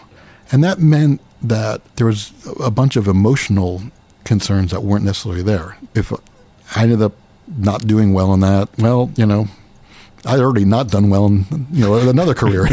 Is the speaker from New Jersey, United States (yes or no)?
yes; New Brunswick, New Jersey, United States; I grew up near here, near New Brunswick.